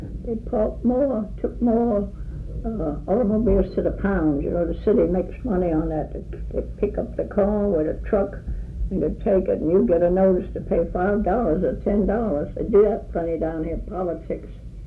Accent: New Orleans, Louisiana, United States; I was from New Orleans. And wasn't that coincidence?

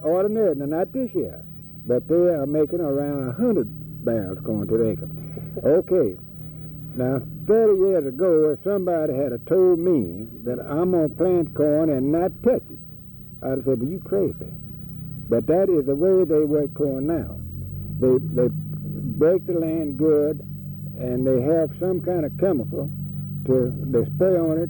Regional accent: Louisiana, United States; No, sir, I was in Mississippi. We were raised in Louisiana, but our place joined the Mississippi line.

